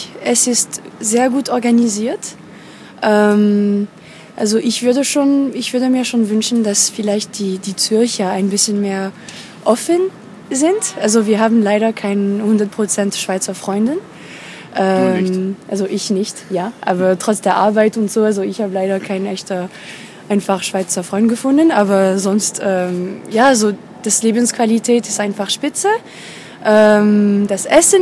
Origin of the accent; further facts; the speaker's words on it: France; German is a second language; now in Switzerland; Nee, also einzige Problem als Französin finde ich, dass das Leben ein bisschen teuer ist.